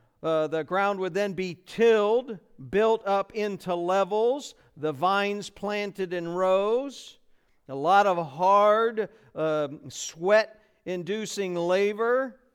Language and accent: English; Ohio, United States; Now, I'm from Ohio.